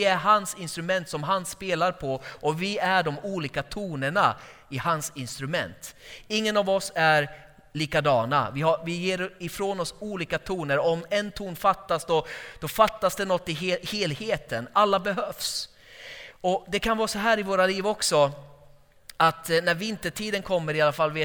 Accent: Borås, Västra Götaland County, Sweden; Jag är från Borås från början.

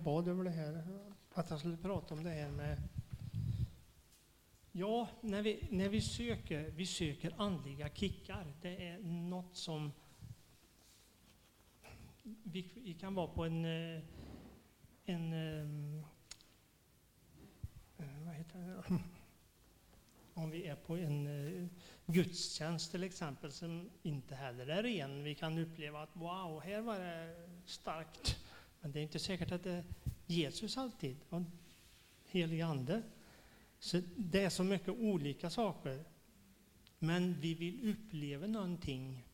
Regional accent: Värmland, Sweden; now in Stockholm, Sweden; Jag kommer från Värmland egentligen. Men jag bor i Stockholm nu.

